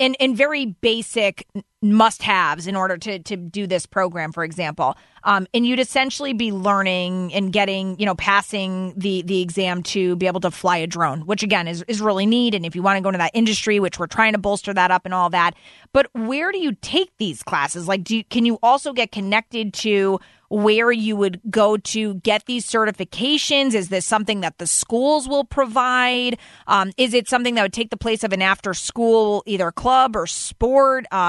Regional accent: Fairfield, United States; I know I grew up in the Fairfield Public School District.

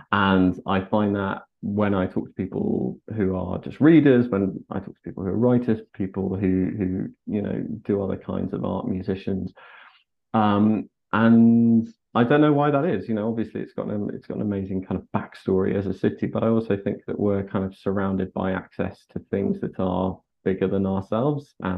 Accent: London, United Kingdom; now in Brighton, United Kingdom; I'm a Londoner

